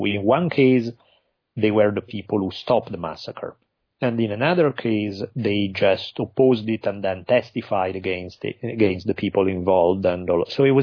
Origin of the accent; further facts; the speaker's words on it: Italy; English is a second language; now in United States; I grew up in Italy, moved to the U.S. by now a long time ago, even though my accent just never goes away.